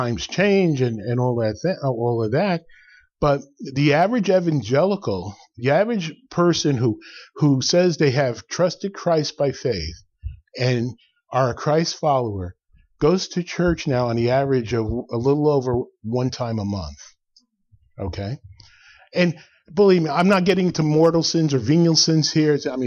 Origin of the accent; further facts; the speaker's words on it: New Jersey, United States; I grew up in Bergen County, and Bergen County had the blue laws, remember?